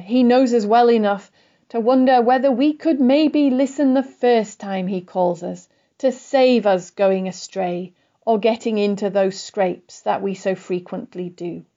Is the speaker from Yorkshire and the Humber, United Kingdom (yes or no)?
yes; Yorkshire and the Humber, United Kingdom; Where I grew up in Yorkshire